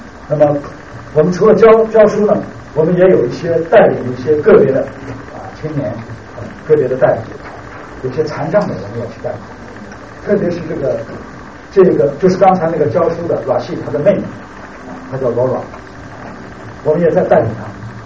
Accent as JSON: {"language": "Chinese", "country": "Taiwan", "tie": "born or raised there", "also_born_or_lived": "Xi'an, China", "said": "我是在中国陕西省的西安出生的，我是在1950年4、5岁的时候跑到台湾来，所以我也算是台湾人，就在台湾的天宫市，我的台语说的不错了，可是呢，我这个陕西话我从来没有说过"}